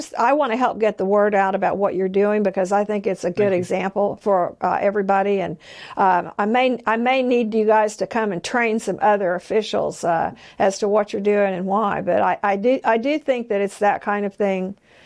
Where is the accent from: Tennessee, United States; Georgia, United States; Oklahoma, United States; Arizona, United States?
Oklahoma, United States; Oklahoma City; Well, I'm from Oklahoma City, and I've always kind of identified with Fort Worth.